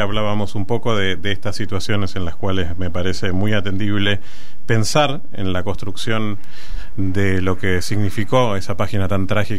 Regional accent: Argentina; estamos todos dentro de la Argentina y somos ciudadanos argentinos

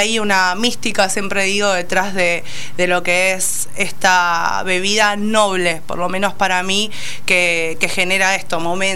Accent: Argentina; Entonces, para nosotros el Malbec, como somos de acá de Argentina, es súper representativo y abre puertas, ¿no?

